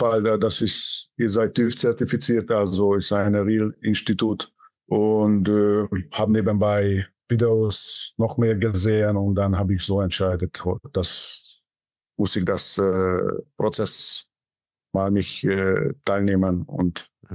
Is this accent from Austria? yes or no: no; Hungary; German is a second language; now in Stuttgart, Germany; 44 Jahre alt. Ich komme ursprünglich aus Ungarn, ich wohne in der Raum Stuttgart.